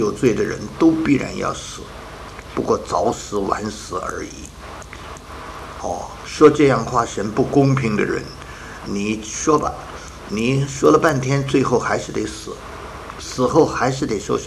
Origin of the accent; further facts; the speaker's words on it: China; 我们中国人这句话啊，善有善报，恶有恶报，若是没报，日子未到啊。